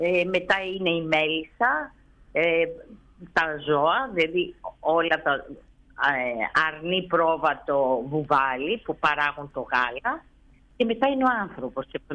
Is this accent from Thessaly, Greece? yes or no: yes; Larissa, Thessaly, Greece; born there; γιατί γεννήθηκα στη Λάρισα. Η Θεσσαλία έχει τόσο σπουδαίο κάμπο.